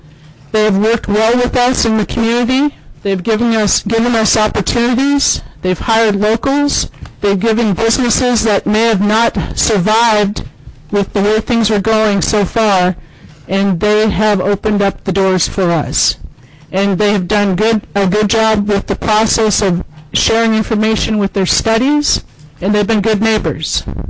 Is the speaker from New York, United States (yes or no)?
no; Iliamna, Alaska, United States; I was born and raised in Iliamna, Alaska, which is 15 miles away from the proposed mine.